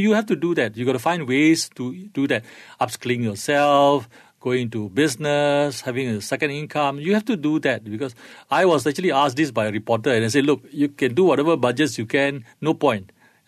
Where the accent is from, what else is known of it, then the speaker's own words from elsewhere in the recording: Malaysia; as a Malaysian